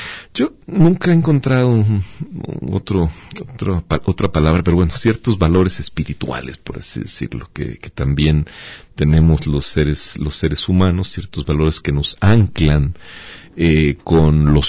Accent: Mexico; nosotros como mexicanos

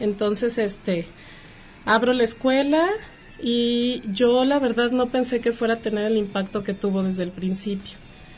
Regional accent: Mexico City, Mexico; Yo soy de la Ciudad de México.

